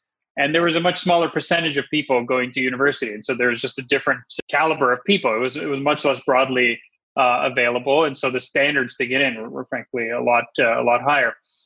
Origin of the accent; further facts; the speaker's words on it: Canada; also born or lived in Russia; Well, originally from Russia. I was born in Russia, but I went most of my schooling. It was in Canada.